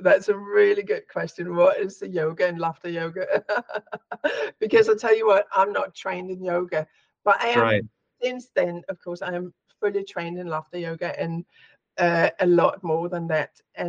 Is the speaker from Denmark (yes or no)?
yes; Denmark; now in United Kingdom; I'm in the UK, but I'm originally from Denmark.